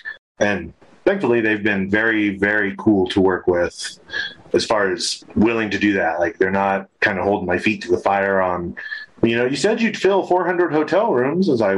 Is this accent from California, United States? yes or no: yes; California, United States; moved away as an adult; now in Colorado, United States; California. Southern California.